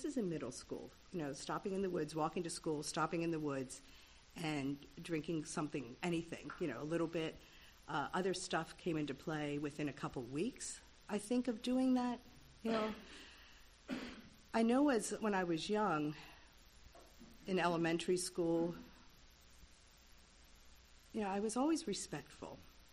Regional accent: Wilmington, Delaware, United States; I grew up in Wilmington, Delaware. I was one of six kids, and we were all like a year or less apart in age.

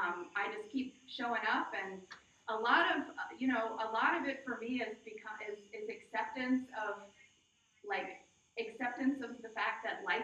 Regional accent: Wyomissing, Pennsylvania, United States; I grew up in Wyomissing, Pennsylvania. Which is about an hour from here.

